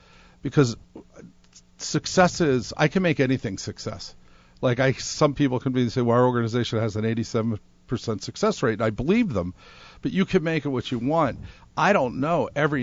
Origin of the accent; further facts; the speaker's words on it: Pittsburgh, Pennsylvania, United States; also born or lived in New York; I'm from Pittsburgh, Pennsylvania, upstate New York.